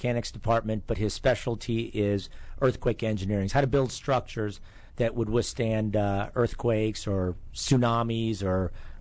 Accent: Blacksburg, Virginia, United States; And the fourth probably overriding reason is I'm from Blacksburg.

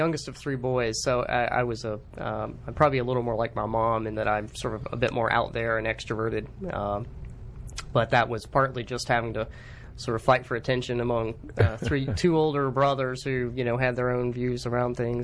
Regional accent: Greenville, South Carolina, United States; I'm from Greenville, South Carolina.

